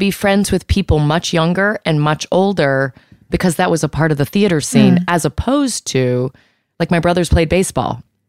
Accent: Virginia, United States; I'm from Virginia. Virginia ham is legendary. It's in my DNA.

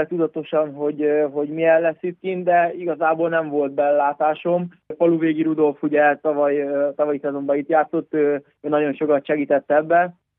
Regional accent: Csurgó, Somogy, Hungary; now in Germany; Csurgóról ide kerültem egy hatalmas városba, Stuttgartba. Nem Stuttgartban élek, hanem itt mellette egy ilyen kisebb faluba vagy városban, nem tudom pontosan. Szóval Csurgóhoz hasonló.

